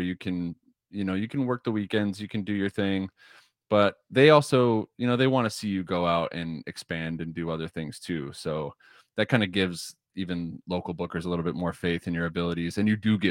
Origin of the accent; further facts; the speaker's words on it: Kenosha, Wisconsin, United States; Yeah, I grew up in Kenosha. So then I went to UW-Madison for college, and I started doing stand-up in my fifth year.